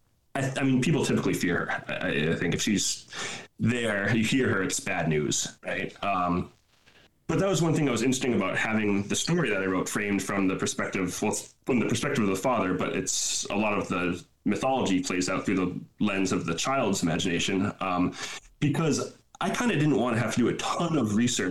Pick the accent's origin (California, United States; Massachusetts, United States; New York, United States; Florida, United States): Massachusetts, United States; also born or lived in Guatemala; Yeah, so I'm in West Virginia now. I grew up in Massachusetts.